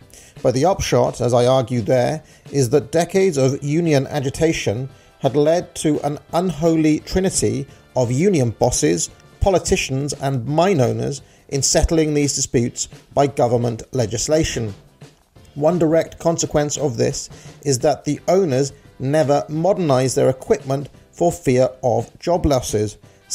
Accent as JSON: {"language": "English", "region": "Wales", "country": "United Kingdom", "said": "and I'm a Welshman, I thought it appropriate to make this video looking at the economy of Wales."}